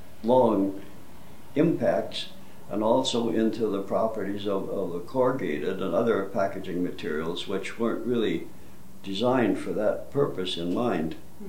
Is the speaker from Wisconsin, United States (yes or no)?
yes; Peshtigo, Wisconsin, United States; they made the first laminated wood arches in my hometown of Peshtigo.